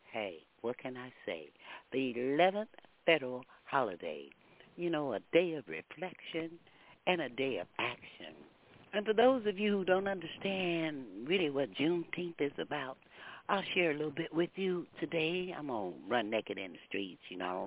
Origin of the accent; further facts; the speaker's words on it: Houston, Texas, United States; born there; And being a Texan, born in Houston, Texas, and my family at this time lives about 25 miles north of Galveston